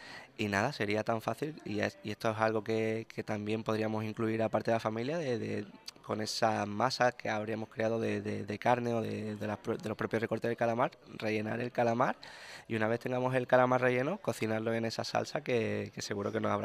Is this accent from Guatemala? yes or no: no; Málaga, Andalusia, Spain; Yo soy de Málaga, como te comenté antes